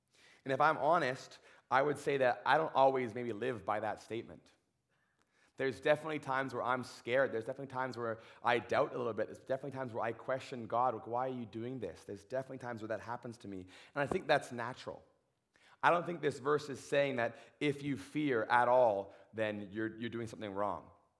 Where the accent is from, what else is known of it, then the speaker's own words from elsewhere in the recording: Ontario, Canada; when I was first coming to BC, I'm from Ontario, and so we drove across Canada.